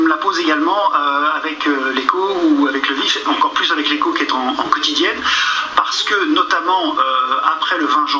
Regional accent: Belgium; y compris chez nous en Belgique.

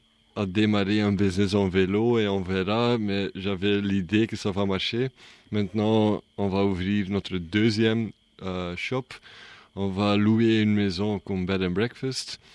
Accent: Flanders, Belgium; now in Sagres, Portugal; Je suis belge, flamand, et j'habite en Portugal, Algarve, Sagres.

